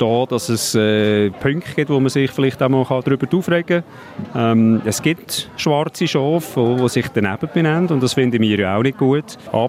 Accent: Lucerne, Switzerland; dann tut man sich als Einheimischer, als Luzerner, einem vielleicht auch kurz mal ärgern

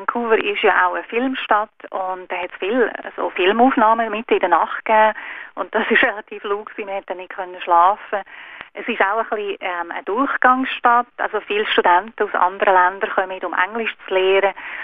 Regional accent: Switzerland; ich komme aus der Schweiz

